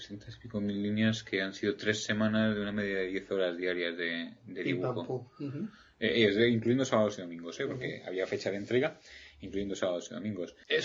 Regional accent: Madrid, Community of Madrid, Spain; moved away as an adult; Huí de Madrid. Nací y viví en Madrid durante 30 años.

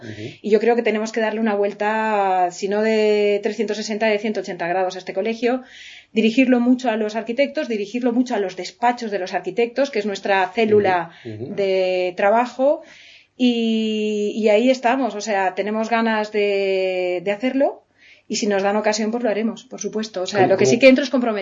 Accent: Barcelona, Catalonia, Spain; Yo como arquitecta barcelonesa me siento más respaldada en el colegio durante estos 4 años

